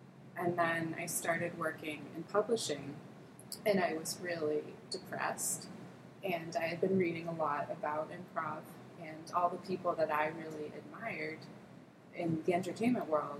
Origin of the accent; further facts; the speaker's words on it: Salem, New Hampshire, United States; I grew up in Salem, New Hampshire, known for a racetrack and a mall.